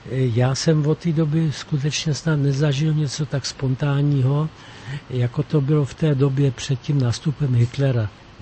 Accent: Pelhřimov, Vysočina Region, Czechia; kde jsme jako študáci z Pelhřimova přijeli na středoškolské hry do Prahy

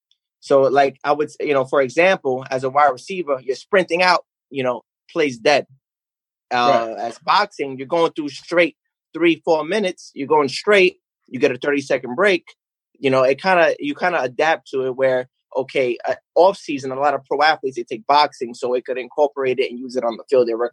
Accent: Staten Island, New York, United States; Yes, born and raised. Yes, I'm from Staten Island.

